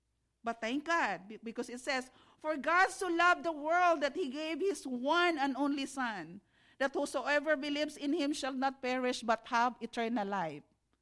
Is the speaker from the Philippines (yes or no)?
yes; Philippines; now in United States; So maybe we are not in the Philippines. I grew up in the Philippines.